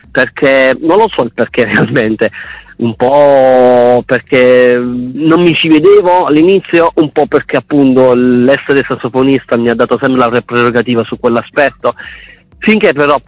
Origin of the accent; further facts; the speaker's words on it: Apulia, Italy; tratta le origini della mia terra, il Gargano